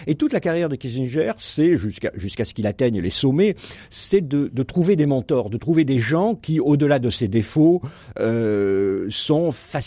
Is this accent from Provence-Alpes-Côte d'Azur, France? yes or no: yes; Marseille, Provence-Alpes-Côte d'Azur, France; born there; moi je suis né à Marseille donc il fallait vivre à coups de poing, il fallait être dur